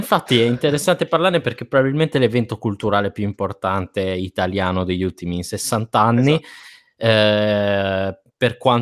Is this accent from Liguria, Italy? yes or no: yes; Liguria, Italy; Noi veniamo dalla provincia di Imperia, viviamo molto vicini a Sanremo